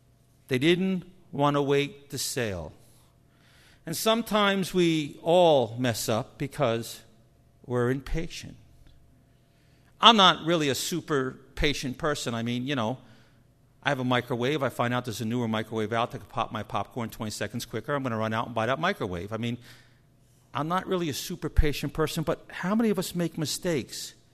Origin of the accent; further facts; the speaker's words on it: New Jersey, United States; I'm from Jersey. We know how to drive on the ice.